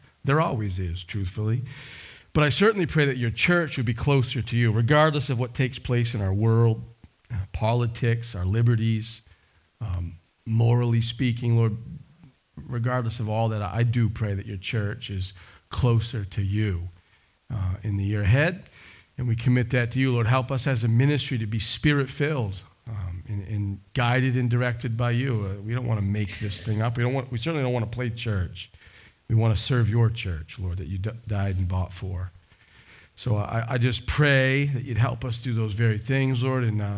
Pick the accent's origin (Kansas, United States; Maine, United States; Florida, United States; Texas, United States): Maine, United States; I grew up in Maine, and didn't look like that, actually.